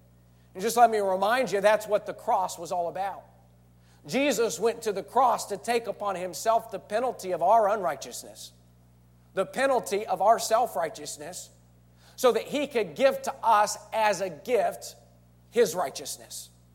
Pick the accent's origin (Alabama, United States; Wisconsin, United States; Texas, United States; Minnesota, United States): Texas, United States; Midland; I grew up in Midland, Texas. Midland's famous for a few things. Great Tex-Mex food. Oil well.